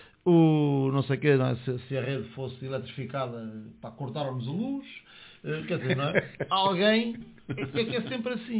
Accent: Portugal; Eu, como português, honestamente, eu preferia que isto não se soubesse.

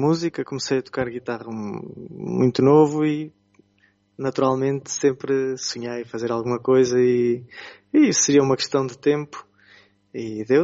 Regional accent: Ílhavo, Aveiro, Portugal; Nós, que somos aqui de Ilhavo, ainda mais ouvimos, ainda mais sentimos essa influência

